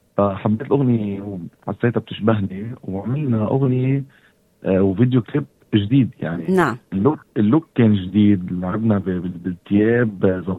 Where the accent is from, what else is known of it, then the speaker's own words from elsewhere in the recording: Lebanon; أنا لبناني من منطقة حصبية بجدوب وساكن بالجبل